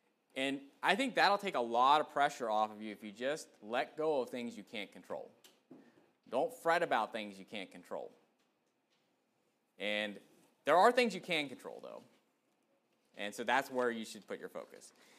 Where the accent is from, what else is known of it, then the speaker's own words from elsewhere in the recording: United States; born there; praise the Lord that I was born in America, you know.